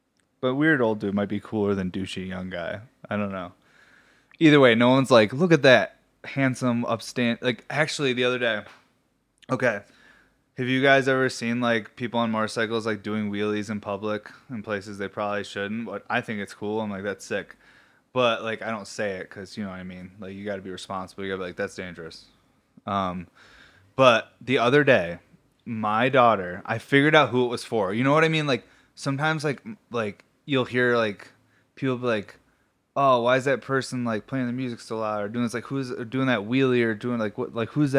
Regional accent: Syracuse, New York, United States; I grew up around bikers. I grew up in Syracuse, New York, and there was just like huge biker meetups and stuff

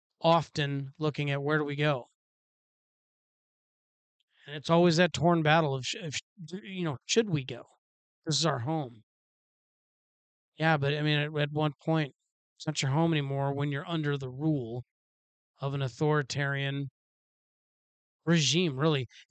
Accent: Washington, United States; I've been here the majority of my life. I mean, I've lived in a lot of states, but I'm from Washington. And it's such a gorgeous state

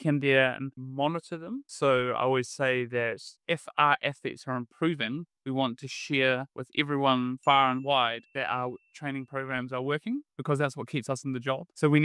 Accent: New Zealand; also born or lived in Wollongong; I am originally from New Zealand, from the South, not the Deep South

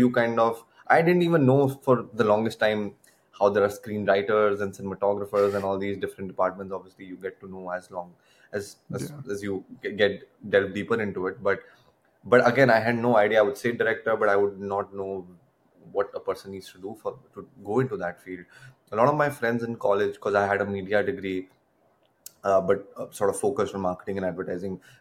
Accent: Delhi, India; English is a second language; for me growing up in Delhi, even though obviously Hindi cinema and Bollywood and all that is so huge for us, and we used to watch all those movies

